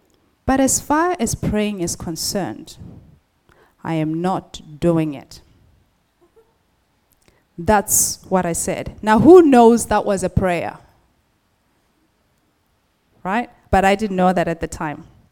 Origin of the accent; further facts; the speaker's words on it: Botswana; So I'm originally from Botswana.